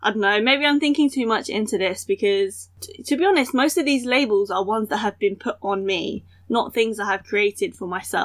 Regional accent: United Kingdom; I tell them I'm from the UK. And they say that I don't look British, or I don't look like I'm from England

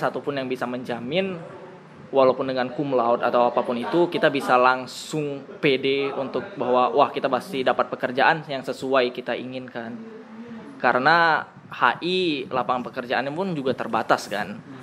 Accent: Jambi, Indonesia; Bahkan untuk daerah gue sendiri, di SMA kita, di Jambi

